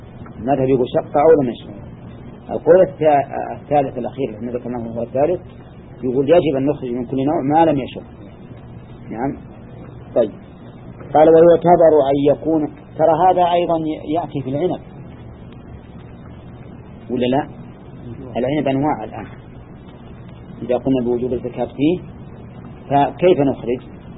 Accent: Al-Qassim, Saudi Arabia; خصوصا عندنا في القصيم غالبها من الشجر

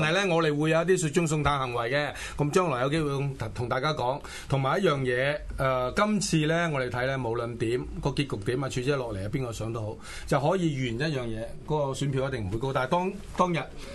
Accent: Hong Kong; 我哋將我哋香港人抗爭嘅精神帶翻俾台灣

